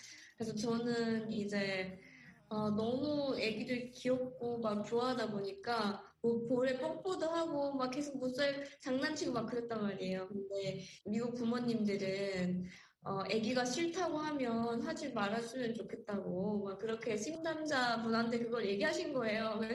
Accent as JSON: {"language": "Korean", "country": "North Korea", "lives_now": "United States", "said": "저는 새로운 그런 코출에서 온 사람이고 북한에서 온 사람이고"}